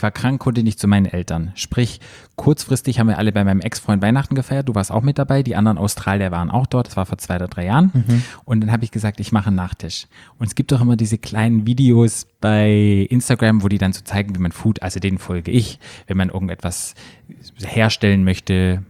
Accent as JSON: {"language": "German", "region": "Baden-Württemberg", "country": "Germany", "said": "bei uns im Schwarzwald sagen wir Sachet."}